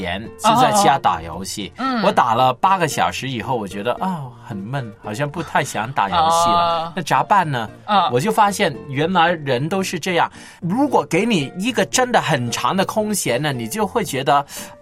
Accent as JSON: {"language": "Chinese", "country": "China", "said": "我们中国人"}